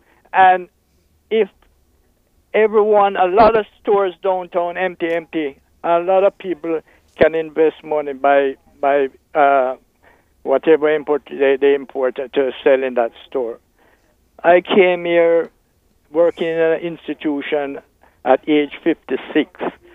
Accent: Jamaica; moved away as an adult; now in Barbados; Yes, I'm a Jamaican, no, by naturalization, but in Barbados since 2006

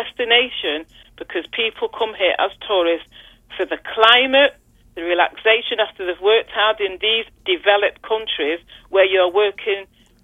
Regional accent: England, United Kingdom; I come from England where public transport is mandatory.

